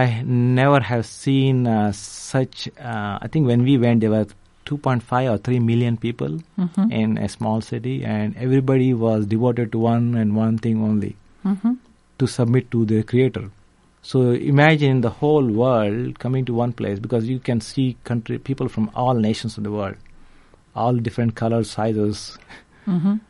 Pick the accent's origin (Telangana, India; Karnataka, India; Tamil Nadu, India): Karnataka, India; Bengaluru; I grew up in Bangalore, South India.